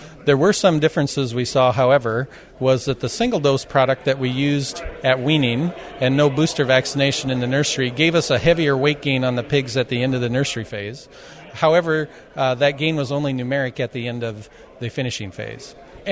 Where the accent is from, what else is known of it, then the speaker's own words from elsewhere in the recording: St. Peter, Minnesota, United States; I'm from St. Peter, Minnesota with the Swine Vet Center.